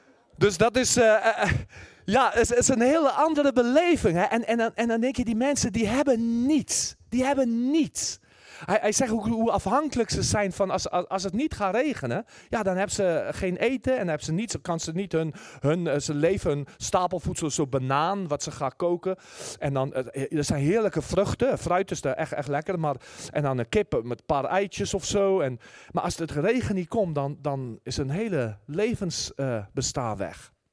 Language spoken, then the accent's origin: Dutch; South Africa; ik kom natuurlijk zelf uit Zuid-Afrika